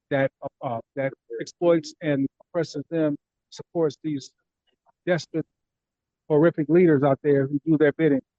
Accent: Compton, California, United States; also born or lived in Carson, United States; growing up in South Bay, growing up in Compton and Carson, graduated from Dominguez

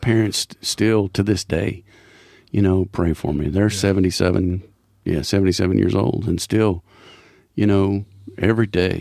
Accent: Malden, Missouri, United States; My dad baptized me in the little church that I grew up in Malden, Missouri.

